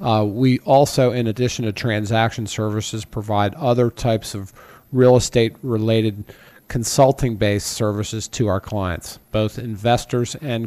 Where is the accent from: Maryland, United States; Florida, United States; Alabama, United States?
Maryland, United States; Baltimore; I grew up here in Baltimore City.